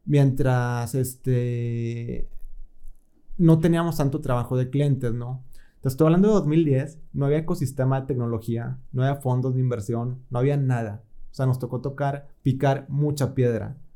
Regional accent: Monterrey, Nuevo León, Mexico; soy aquí de Monterrey.

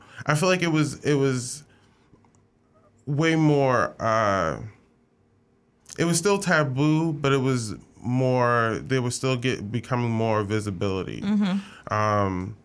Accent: New York, United States; like me growing up in New York, and I grew up in the hood

